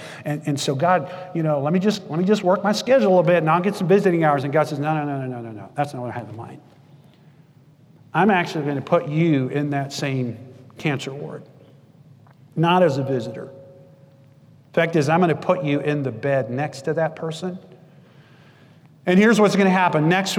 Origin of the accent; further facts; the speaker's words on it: Texas, United States; I grew up in South Texas, and the highest thing in South Texas is the overpass, where I grew up on Highway 85.